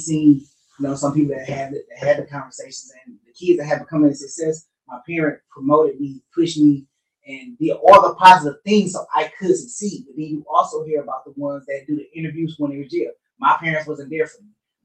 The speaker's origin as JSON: {"language": "English", "town": "Detroit", "region": "Michigan", "country": "United States", "tie": "born or raised there", "said": "I knew what it meant to live in Detroit because I grew up in Detroit."}